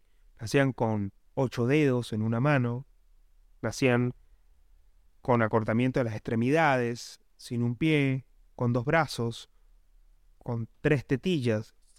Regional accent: Mérida, Venezuela; born there; esto es un pueblo que queda a las afueras de la ciudad donde yo nací, en Mérida, Venezuela.

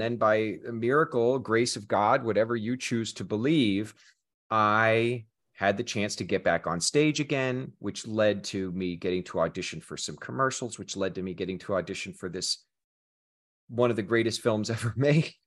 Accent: Kansas City, United States; I am originally from Kansas City. I grew up reading comics and loving cinema. And I went to Chicago to study theater and learn about how to be an actor.

